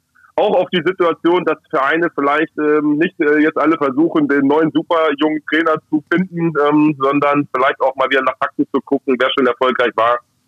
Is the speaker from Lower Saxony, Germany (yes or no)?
yes; Hanover, Lower Saxony, Germany; als Hannoveraner, tut mir einfach auch weh zu sehen, welches Bild Hannover 96 abgibt.